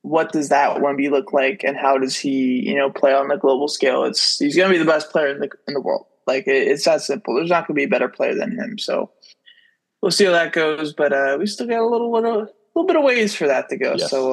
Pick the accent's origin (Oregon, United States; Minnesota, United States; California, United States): California, United States; Growing up in the Bay Area, he's got to be considered that GOAT for us.